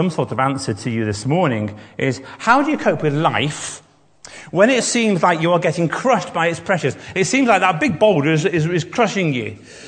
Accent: Sandbach, North West England, United Kingdom; We're from Sandbach, which is Junction 17. On the M6, which is often mentioned on the radio because people crash their cars there quite often.

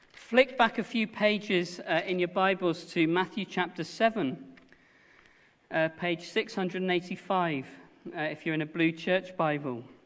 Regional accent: England, United Kingdom; My parents are English. My grandparents are English. In fact, I don't know how far back I have to go to find anyone who's not English. It's core to me. I am English. It's who I am.

